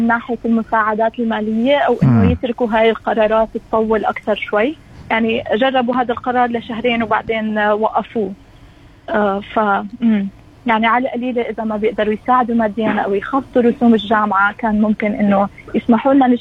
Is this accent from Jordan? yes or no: yes; Jordan; moved away as an adult; now in Melbourne, Australia; أنا طلعت من الأردن لأنه ما في فرص عمل، ما في رواتب، ما في مستقبل